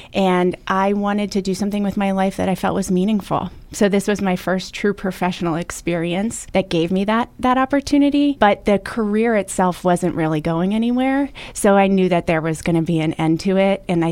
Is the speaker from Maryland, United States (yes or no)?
yes; Potomac, Maryland, United States; I grew up in Potomac, Maryland, which is in Montgomery County. And my father is a dentist. He had a dental practice there, and that's actually where my parents met. It's a wonderful suburb of D.C.